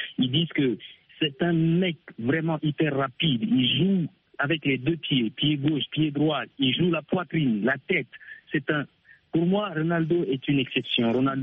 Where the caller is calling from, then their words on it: Chad; Je vous suis depuis le Tchad.